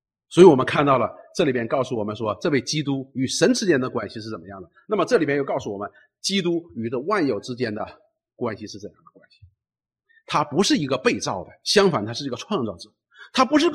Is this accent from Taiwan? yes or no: no; China; 我们都从中国来，我们都受过这样的教育